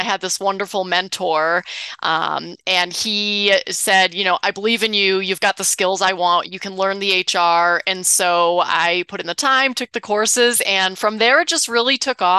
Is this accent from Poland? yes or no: no; New England, United States; moved away as an adult; And so I grew up in New England and went to college there and just wanted something new. So that's how I found my way to Utah actually for the Olympics back in 2002.